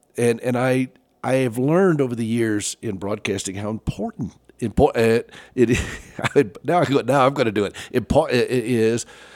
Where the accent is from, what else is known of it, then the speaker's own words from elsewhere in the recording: the South, United States; I mean, I grew up in the South, okay? So I get words mispronounced and say things all the time. You know, that's just part of being in the South.